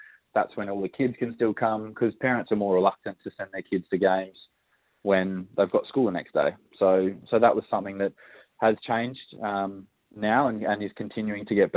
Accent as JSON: {"language": "English", "country": "Australia", "said": "it's such a prime product and one that we love playing in as Australian cricketers"}